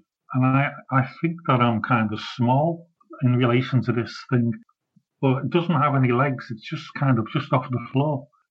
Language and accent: English; Liverpool, North West England, United Kingdom; now in Scotland, United Kingdom; I'm calling from Scotland now, yeah. I'm originally from Liverpool, but I live in Scotland now, yeah.